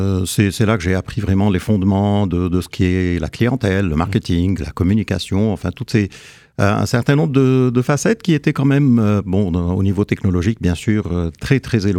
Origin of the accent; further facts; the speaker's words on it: Lebanon; je suis né dans un pays compliqué. Je suis né au Liban.